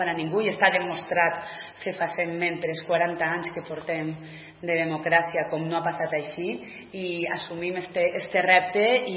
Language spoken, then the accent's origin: Catalan; Valencian Community, Spain; la falta d'inversions que tenim com a valencianes i valencians